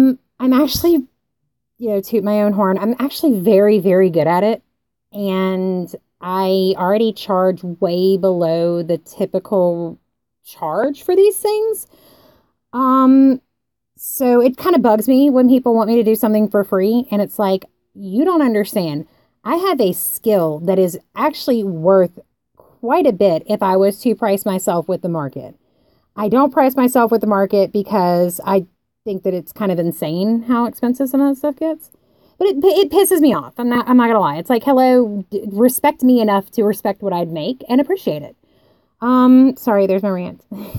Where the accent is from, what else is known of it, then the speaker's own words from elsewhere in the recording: the South, United States; I'll tell you, I'm from the South.